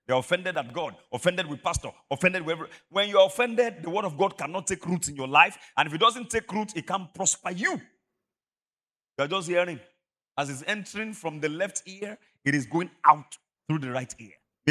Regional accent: Ibadan, Oyo, Nigeria; I remember growing up in Mokola back in the day

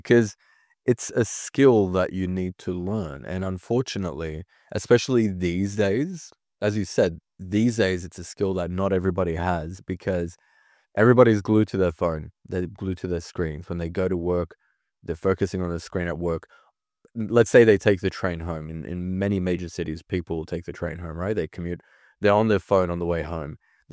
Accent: Sydney, New South Wales, Australia; I'm a Kurdish immigrant. I grew up in Sydney, Australia.

